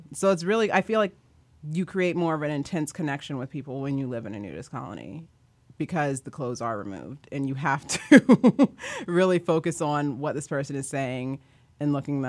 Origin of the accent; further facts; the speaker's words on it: Kansas, United States; I mean, I was used to it. I grew up in Kansas.